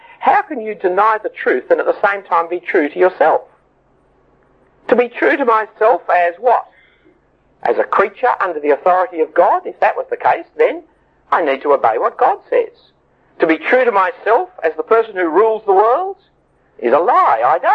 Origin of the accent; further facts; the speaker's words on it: Sydney, New South Wales, Australia; born there; I was born in Sydney and I think in English and I speak in English and I bear a Danish name and Danish good looks, but I'm not Danish at all.